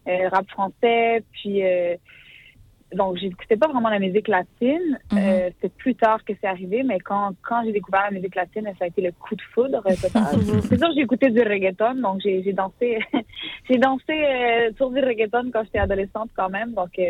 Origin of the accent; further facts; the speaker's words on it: Montreal, Quebec, Canada; Donc, moi, j'ai grandi à Montréal. Il y avait beaucoup d'haïtiens, de latinos, tout ça.